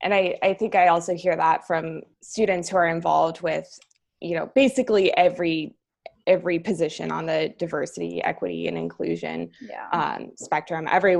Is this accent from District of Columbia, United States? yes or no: no; Montana, United States; I'm originally from Montana. And so I grew up in like a fairly conservative place with low to no queer representation.